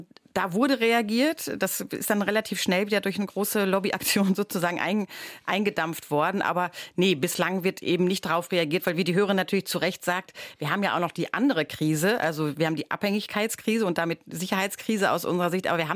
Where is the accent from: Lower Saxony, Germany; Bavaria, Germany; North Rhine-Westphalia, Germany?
North Rhine-Westphalia, Germany; Ich komme aus dem Ruhrpott.